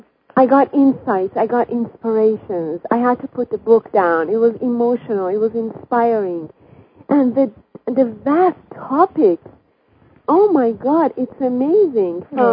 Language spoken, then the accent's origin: English; Iran; I'm originally from Iran.